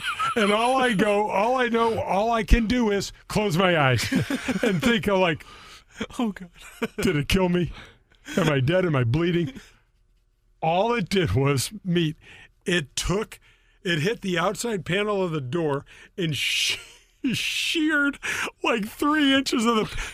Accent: Missouri, United States; you know, you're from Michigan, I'm from Missouri.

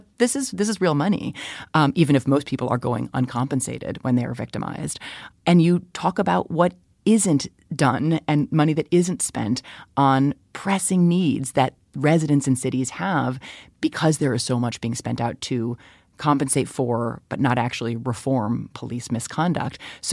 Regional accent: Chicago, Illinois, United States; my hometown of Chicago is probably the worst offender

